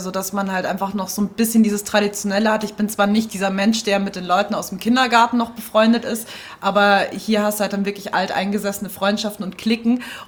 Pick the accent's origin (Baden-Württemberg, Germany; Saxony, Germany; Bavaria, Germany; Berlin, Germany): Bavaria, Germany; Munich; also ich bin in München groß geworden